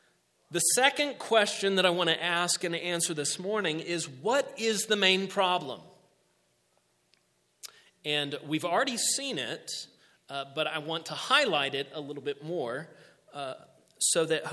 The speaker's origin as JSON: {"language": "English", "town": "San Antonio", "region": "Texas", "country": "United States", "tie": "born or raised there", "said": "So growing up in South Central Texas, I grew up just outside it, San Antonio."}